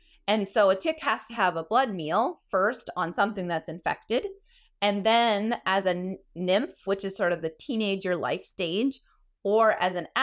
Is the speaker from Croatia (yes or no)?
no; Ontario, Canada; I'm from Eastern Ontario where the tick populations are high